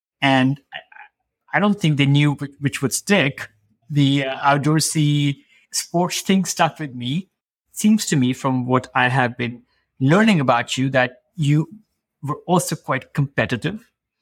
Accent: India; I come from a country, I was raised in India, and people are always looking for ways to get around.

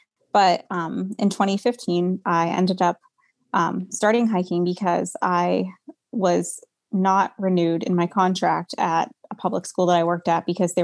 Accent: New Hampshire, United States; So, I grew up in New Hampshire. I've lived here my whole life.

